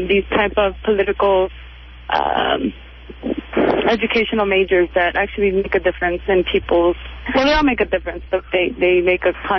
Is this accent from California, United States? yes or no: yes; Los Angeles, California, United States; I'm actually from Los Angeles, and I'll be going back there.